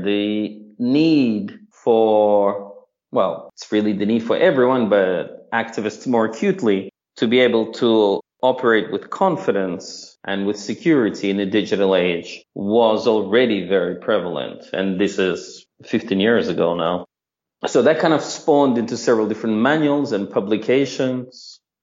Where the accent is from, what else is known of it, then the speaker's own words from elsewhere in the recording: Moscow, Russia; now in Canada; I'm originally from the Soviet Union, which is now Russia, from Moscow, an immigrant of many years and a resident of many countries. Now I'm living in Canada